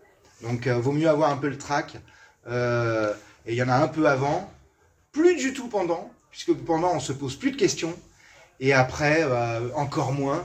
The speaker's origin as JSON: {"language": "French", "town": "Lyon", "region": "Auvergne-Rhône-Alpes", "country": "France", "said": "moi je suis lyonnais et on s'est installé en Bourgogne. On est en Bourgogne depuis qu'on a des enfants."}